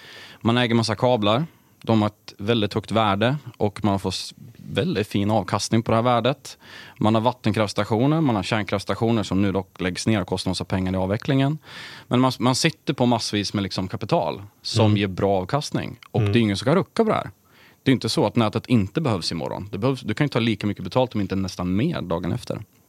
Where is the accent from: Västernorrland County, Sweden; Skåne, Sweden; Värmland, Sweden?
Västernorrland County, Sweden; Sundsvall; Då började jag jobba på ett elbolag som fanns i Sundsvall där jag är uppvuxen.